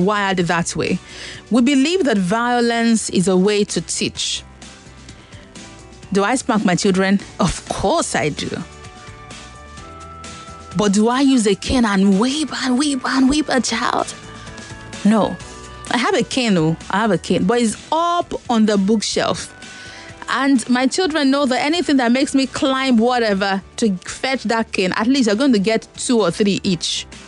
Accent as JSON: {"language": "English", "region": "Lagos", "country": "Nigeria", "said": "I am from Lagos."}